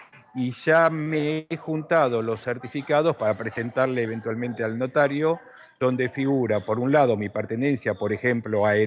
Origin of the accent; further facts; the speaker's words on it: Argentina; soy de Argentina, natural argentino